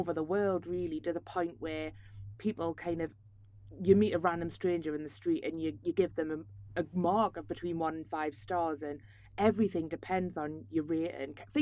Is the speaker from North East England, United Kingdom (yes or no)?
yes; North East England, United Kingdom; From like Tyneside.